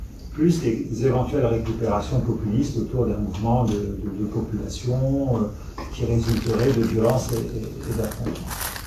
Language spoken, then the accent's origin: French; Algeria; en tant qu'Algérien